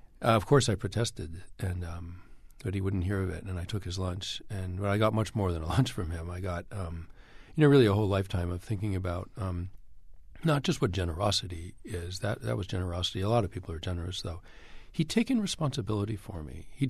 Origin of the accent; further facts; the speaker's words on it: Boston, Massachusetts, United States; I grew up in Boston. I'd never been west of the Hudson River, and I wanted to see this great country.